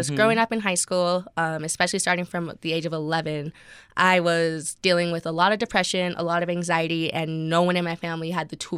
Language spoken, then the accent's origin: English; Idaho, United States; And I think it's especially more difficult with Hispanic families, for example, just growing up in Idaho.